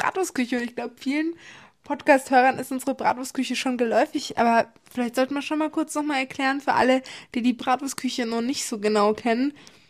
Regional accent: Bavaria, Germany; Ja, wir sind ein Franke und wir sind kein Bayer

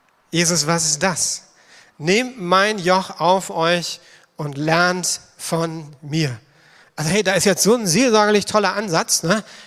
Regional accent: Schleswig-Holstein, Germany; Ich komme zwar aus Schleswig-Holstein. Ich kenne auch noch Kühe, so echte, ne? Und wir haben Milch vom Bauernhof geholt, selbst abgefüllt.

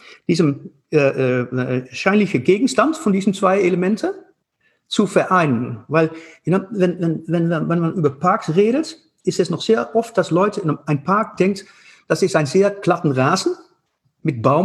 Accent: Netherlands; German is a second language; Ich komme aus Holland und Wasser ist in unserer DNA.

